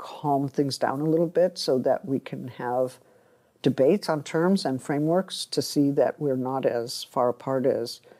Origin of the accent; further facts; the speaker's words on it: United Kingdom; well, I am on the other side. I'm British and I'm on the other side.